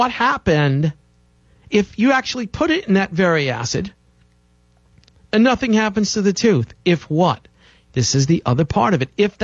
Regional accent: New York City, New York, United States; I did too much pizza and Coke growing up in New York City as a kid.

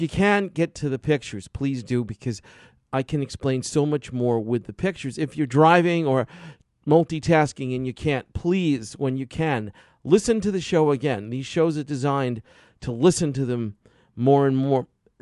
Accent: New York City, New York, United States; Growing up in New York's Chinatown, there was always going to acupuncture school in New York City

